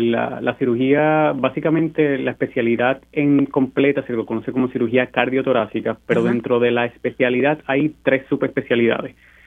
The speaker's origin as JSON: {"language": "Spanish", "country": "Puerto Rico", "said": "tenemos el sueño de siempre volver a la isla, especialmente que muchos de nosotros nos consideramos que somos productos puertorriqueños para Puerto Rico"}